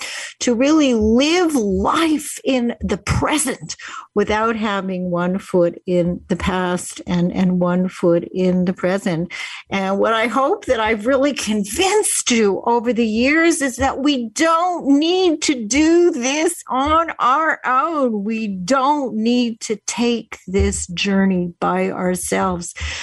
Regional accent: Winnipeg, Manitoba, Canada; I grew up in Winnipeg, Canada

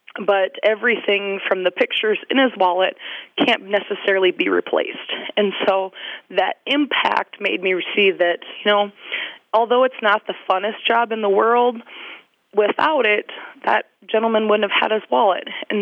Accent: Lemmon, South Dakota, United States; growing up in Lemon, South Dakota, my mother was very adamant that we should be involved in organizations.

